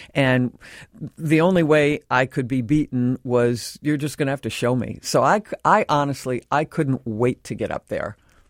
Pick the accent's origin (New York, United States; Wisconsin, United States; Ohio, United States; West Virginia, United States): Wisconsin, United States; Land O'Lakes; Growing up in Wisconsin, Land O'Lakes, Wisconsin, my parents were my coaches.